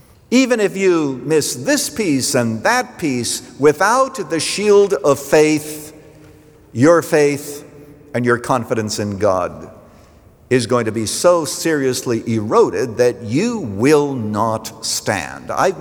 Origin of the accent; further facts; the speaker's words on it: Canada; when I was growing up in Canada